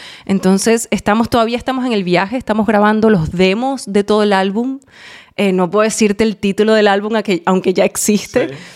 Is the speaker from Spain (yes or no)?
no; Caracas, Capital District, Venezuela; Yo quiero sonar en especial caraqueña, yo soy de Caracas.